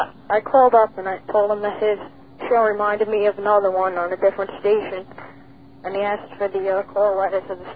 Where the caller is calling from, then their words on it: Centereach, New York, United States; I'm from Centreach.